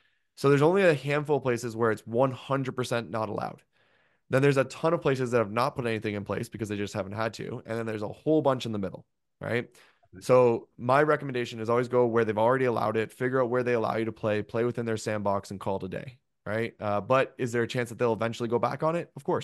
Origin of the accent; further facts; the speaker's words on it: Canada; And I'm also Canadian, so I haven't been able to take advantage of it because I'm not American.